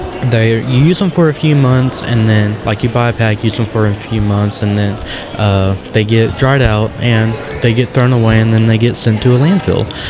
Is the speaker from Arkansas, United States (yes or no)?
yes; Paragould, Arkansas, United States; I'm from Greene County Tech, which is in Paragould, Arkansas.